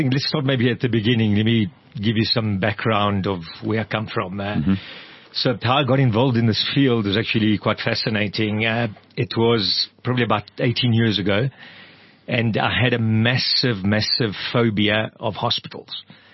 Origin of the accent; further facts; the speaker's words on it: Udine, Friuli-Venezia Giulia, Italy; Obviously, I was born in Italy. So I'm Italian. I was born in Udine, north of Venice.